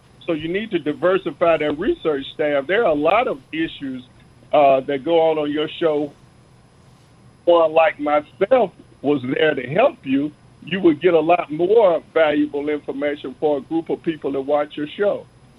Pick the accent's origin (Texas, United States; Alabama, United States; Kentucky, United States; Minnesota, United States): Alabama, United States; Birmingham; I'm originally from Birmingham. I grew up within walking distance of Legion Field.